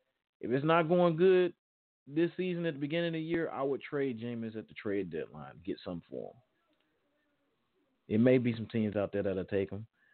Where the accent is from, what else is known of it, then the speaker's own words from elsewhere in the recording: East Chicago, Indiana, United States; They got my hometown kid, Kawan Short, playing on that defensive line from East Chicago, Indiana. Hometown kid.